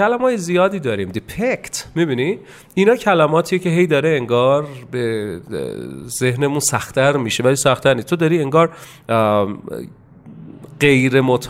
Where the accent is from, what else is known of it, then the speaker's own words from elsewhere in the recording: Tehran, Tehran Province, Iran; accent: Tehrani; حالا اگه بخوام راجع به هوم تاون خودم حرف بزنم، اولین چیزی که میاد تو ذهنم باید بگم راجع به تهرانی که هوم تاون منه اینه که خیلی بزرگه